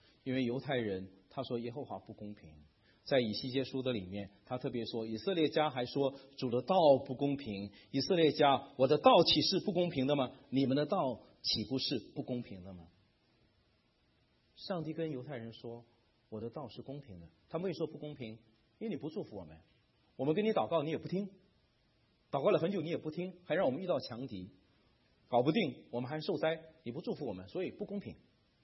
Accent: China; 因为我是中国人，我非常的羡慕以色列人

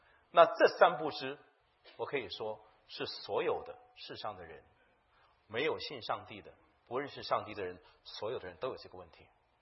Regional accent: China; now in Canada; 从民族性来讲，我是中国人，属于那个国。从疆土性来讲，我是加拿大人，我站在加拿大，差不多是这样。

